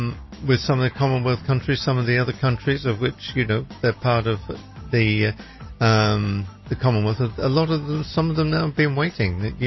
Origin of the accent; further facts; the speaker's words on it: United Kingdom; originally I'm a Brit, of course